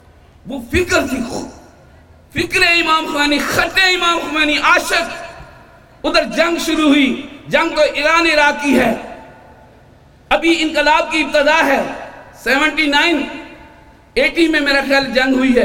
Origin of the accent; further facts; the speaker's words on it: Punjab, Pakistan; لاہور کے قریب ہمارا علاقہ ہے